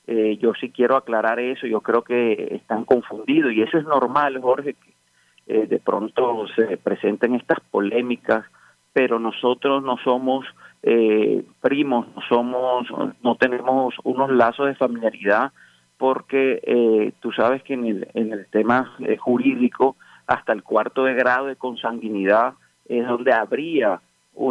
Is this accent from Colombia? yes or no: yes; Valledupar, Cesar, Colombia; born there; es un abogado nacido en la ciudad de Valledupar.